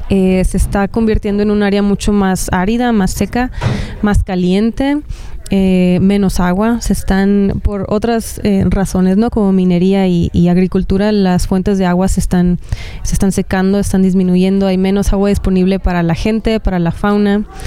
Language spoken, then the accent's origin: Spanish; Sonora, Mexico; Soy bióloga, soy de Sonora, México, y trabajo en la zona fronteriza de entre México y Estados Unidos.